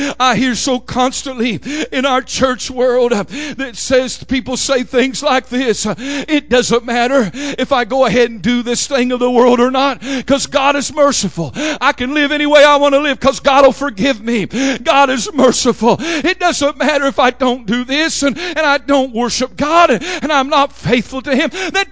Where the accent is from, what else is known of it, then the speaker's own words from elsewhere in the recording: Oklahoma, United States; I'm from Oklahoma. Rebecca's from Oklahoma. We got Indian blood in us.